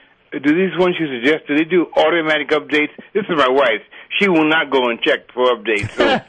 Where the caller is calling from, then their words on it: Buffalo, New York, United States; From Buffalo, New York.